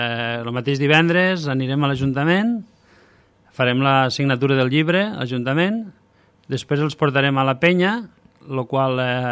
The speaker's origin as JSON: {"language": "Catalan", "town": "Benissanet", "region": "Catalonia", "country": "Spain", "said": "jo sóc de Benissanet"}